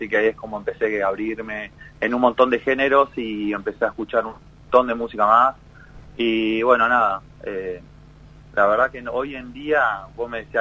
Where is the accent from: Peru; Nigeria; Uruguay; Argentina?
Argentina; Río Grande, Tierra del Fuego; now in Buenos Aires, Argentina; yo soy de Río Grande, soy pueguino. Uh-huh. Estoy viviendo hace 7 meses acá en Buenos Aires.